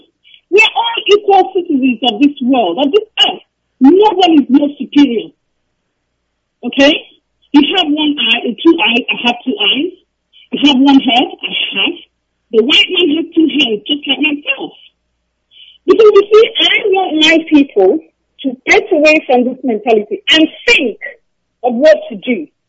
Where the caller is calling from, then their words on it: England, United Kingdom; Because I know you're New York. I'm calling you from England.